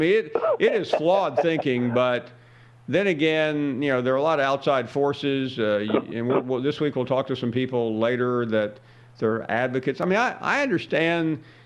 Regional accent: Memphis, Tennessee, United States; I grew up in Memphis, and, at the time, Alabama was on top, so I followed them.

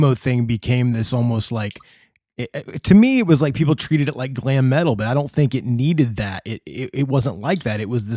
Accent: New York, United States; I know growing up on the East Coast, like in that Long Island area, there were so many bands

